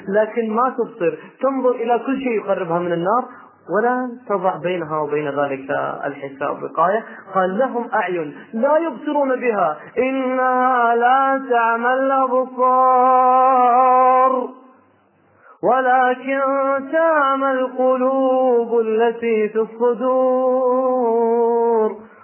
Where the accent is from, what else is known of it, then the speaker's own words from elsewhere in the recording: Riyadh, Riyadh Province, Saudi Arabia; ألقيك محاضرة هناك عندنا في الرياض